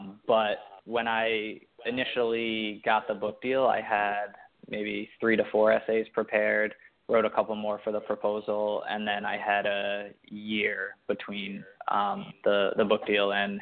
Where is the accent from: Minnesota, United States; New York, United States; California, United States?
New York, United States; and then I had one in my hometown, actually on Long Island, which was really cool.